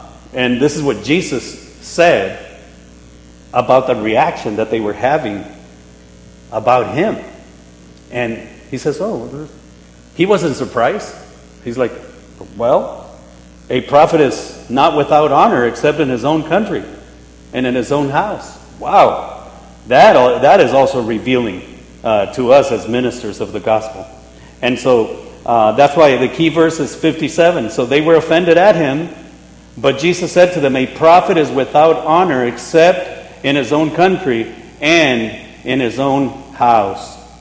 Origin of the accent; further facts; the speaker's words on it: Zapopan, Jalisco, Mexico; if I tell you where I'm from, you're going to say, Sapo what? Because I'm from Zapopan.